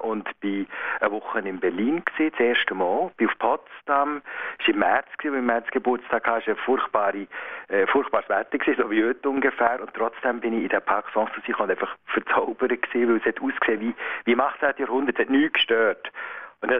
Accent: Bern, Switzerland; also born or lived in Basel; Da hatte ich als Berner schon die Schwierigkeiten gehabt mit der Sprechgeschwindigkeit.

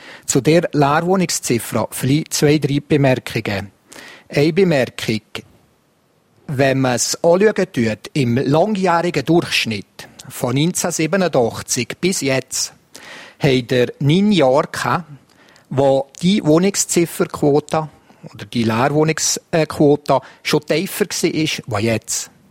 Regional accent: Valais, Switzerland; Mit anderen Worten, ich bin im Wallis aufgewachsen.

